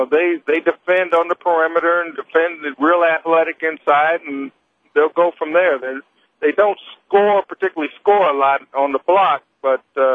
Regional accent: Kansas City, United States; I grew up in Kansas City

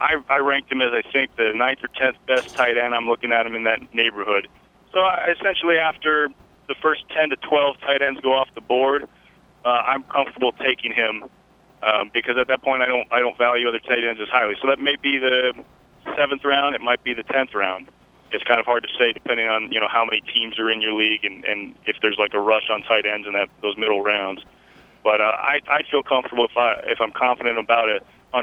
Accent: New Jersey, United States; I'm from New Jersey, so my other league mates are all in New Jersey.

